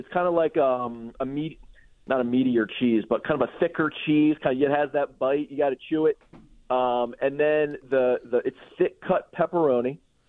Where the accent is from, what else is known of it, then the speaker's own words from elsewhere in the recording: Maryland, United States; I mean, I grew up in Maryland. I've been back here since 2016.